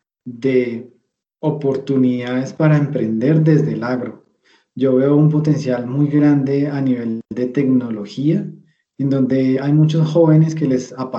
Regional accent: Bogotá, Colombia; yo soy de Bogotá. Toda mi infancia pues crecí en Bogotá

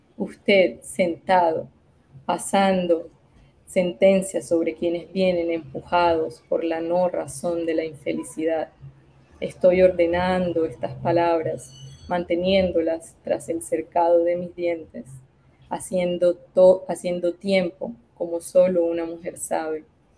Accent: Barranquilla, Atlántico, Colombia; si bien crecí en la ciudad, en Barranquilla, crecí en un barrio popular, en un barrio pobre

